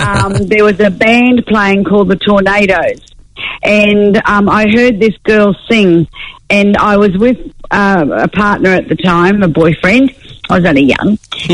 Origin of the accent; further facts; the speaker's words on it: Australia; I am Australian